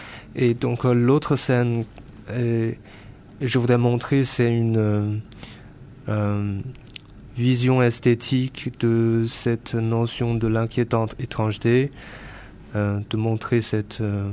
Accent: China; French is a second language; now in France; c'est un endroit que j'ai toujours rêvé quand j'étais petit en Chine

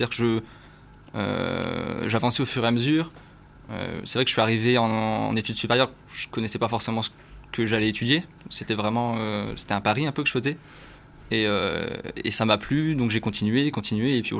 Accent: Hauts-de-France, France; Alors moi, je suis du Pas-de-Calais, mais ça reste la région.

